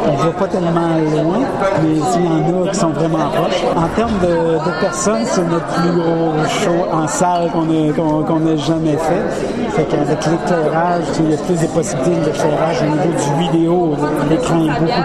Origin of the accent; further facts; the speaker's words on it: Quebec City, Quebec, Canada; moi, je suis originaire de Québec. Ça fait que j'aime ça jouer ici.